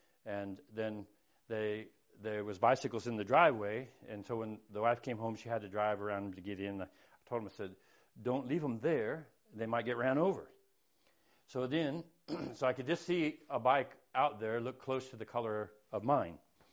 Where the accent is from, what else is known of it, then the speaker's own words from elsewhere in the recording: Lincoln, North Carolina, United States; First thing he asked me, he said, where are you from? I said, Lincoln, North Carolina.